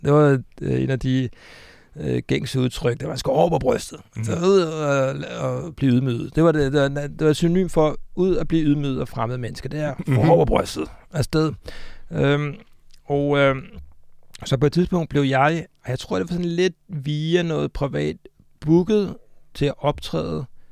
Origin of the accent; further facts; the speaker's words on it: Capital Region of Denmark, Denmark; Og jeg er selv fra Nordsjælland.